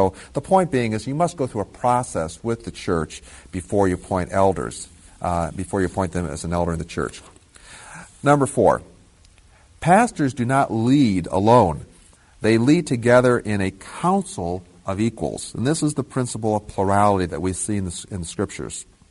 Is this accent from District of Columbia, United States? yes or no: no; Columbus, Ohio, United States; the church that I grew up in here in Columbus